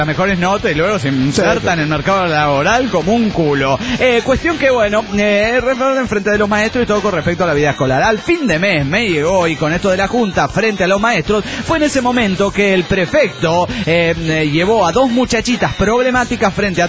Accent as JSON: {"language": "Spanish", "town": "Quito", "region": "Pichincha", "country": "Ecuador", "said": "Soy el perroso de Quito, Ecuador"}